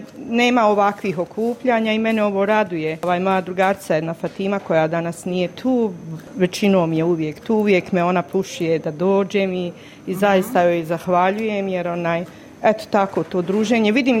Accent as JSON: {"language": "Bosnian", "town": "Travnik", "region": "Federation of Bosnia and Herzegovina", "country": "Bosnia & Herzegovina", "tie": "born or raised there", "said": "ja sam inače iz Travnika, rodom starog."}